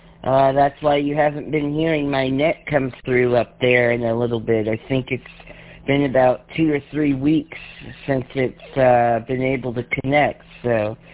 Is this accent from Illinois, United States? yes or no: yes; Chicago, Illinois, United States; I'm from Chicago.